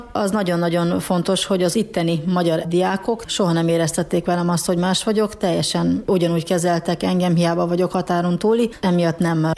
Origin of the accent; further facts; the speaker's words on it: Satu Mare, Satu Mare County, Romania; now in Hungary; Ugye én is szatmári vagyok a romániai oldalon, de szeretnék ezen az oldalon maradni